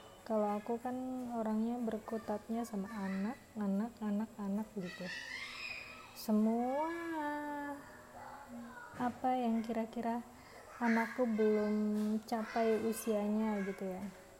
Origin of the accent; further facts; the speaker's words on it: Jakarta, Indonesia; also born or lived in Malang; Aku itu dari kecil tinggal di Jakarta, habis itu tinggal di Malang, tinggal di Jakarta 12 tahun, tinggal di Malang 4 tahun, habis itu kerja pindah-pindah.